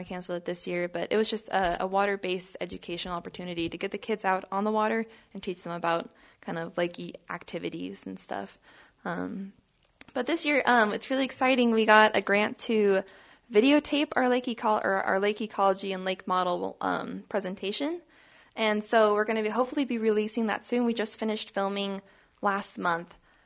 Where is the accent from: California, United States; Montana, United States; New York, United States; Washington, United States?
Washington, United States; Colfax; I'm from Pullman, actually.